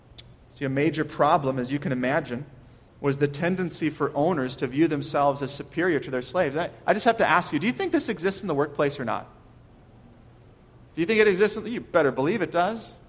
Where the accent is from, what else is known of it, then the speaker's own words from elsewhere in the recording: Minnesota, United States; also born or lived in California; now in Virginia, United States; Well, I'm from Minnesota, but I lived in California for a few years, and now I'm in Virginia.